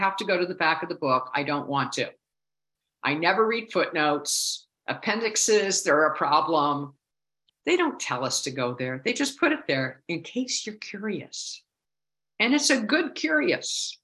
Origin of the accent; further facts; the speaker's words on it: Maine, United States; You see, I'm from the Northeast. I'm from Maine.